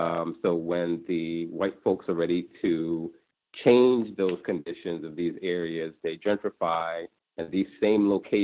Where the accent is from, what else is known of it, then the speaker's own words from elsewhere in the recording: New York City, New York, United States; I grew up in Brooklyn, and Like our earlier caller, I didn't live in the projects myself, but all of my friends did